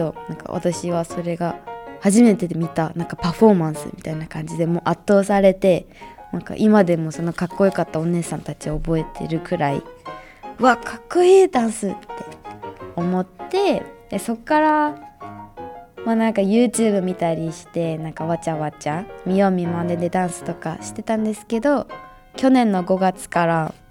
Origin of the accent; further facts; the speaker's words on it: Kanagawa, Japan; born there; also born or lived in Tokyo / Ibaraki / Hyogo; 生まれたのは神奈川県の病院なんですけど、2週間ぐらいで東京に引っ越したり。